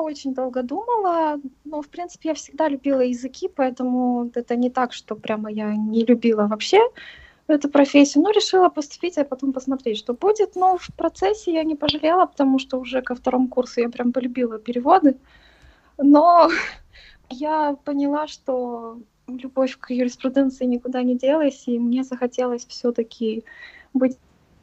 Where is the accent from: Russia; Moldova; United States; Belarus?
Moldova; Chișinău; Я из Кишинева.